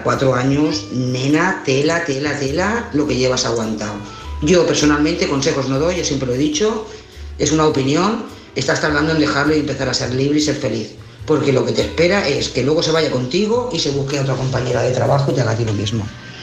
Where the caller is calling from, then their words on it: Lloret de Mar, Catalonia, Spain; de Lloret de Mar.